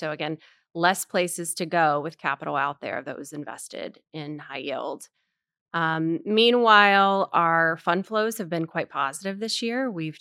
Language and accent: English; Charlotte, North Carolina, United States; But I grew up here locally in Charlotte, went to a gym here and competed for Clymer Gymnastics, which is no longer in existence.